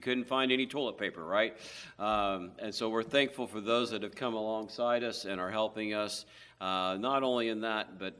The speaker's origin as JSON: {"language": "English", "town": "Cincinnati", "region": "Ohio", "country": "United States", "said": "I hail from Greater Cincinnati."}